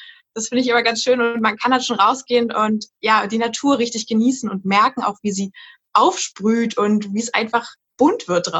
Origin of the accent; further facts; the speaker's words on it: Berlin, Germany; dass ich komme ja wie gesagt aus Berlin und ich liebe es eigentlich jetzt rauszugehen und die Stadt zu erkunden.